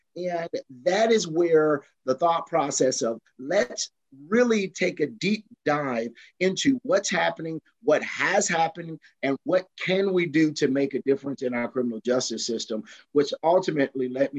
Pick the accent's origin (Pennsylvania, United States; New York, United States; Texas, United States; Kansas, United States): Kansas, United States; Kansas City; So I was born and raised here in Wyandotte County, Kansas City, Kansas, which is inner city here.